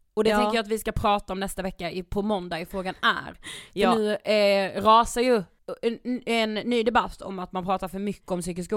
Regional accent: Blekinge, Sweden; Nästan våra hemtrakter, vi är från Blekinge.

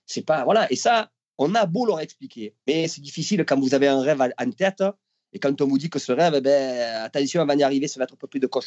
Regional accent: Marseille, Provence-Alpes-Côte d'Azur, France; Chez nous, à Marseille

